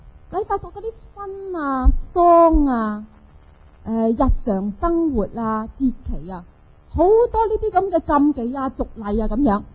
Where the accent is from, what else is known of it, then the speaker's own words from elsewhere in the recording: China; moved away; 我们中国人呢很有智慧，我成日觉得我们中国人很厉害。我来到这里呢